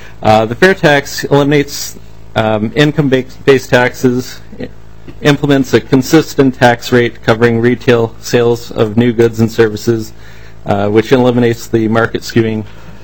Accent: Wabasha, Minnesota, United States; I'm from Wabasha.

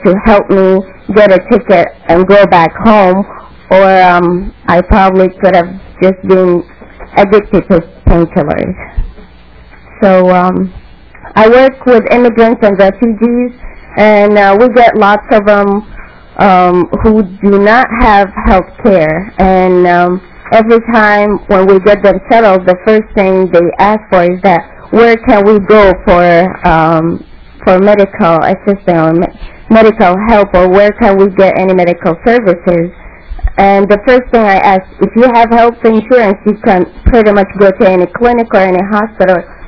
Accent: Sudan; also born or lived in Chicago; now in Mankato, United States; originally I'm from Sudan, and I immigrated to the United States in 2003, and I lived in Chicago for 2 years before I moved to Mankato, Minnesota.

